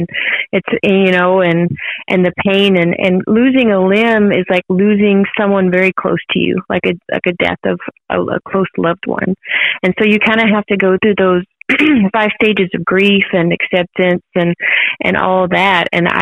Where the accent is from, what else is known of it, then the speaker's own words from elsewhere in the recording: Oklahoma, United States; there's an amputee girl from my hometown in Oklahoma